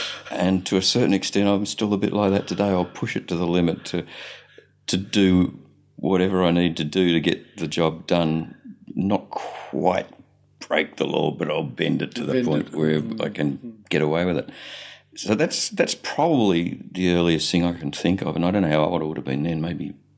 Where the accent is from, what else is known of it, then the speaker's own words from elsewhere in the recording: Elsternwick, Victoria, Australia; born there; And I was born in Elstonwick, which is not far from where we sit now.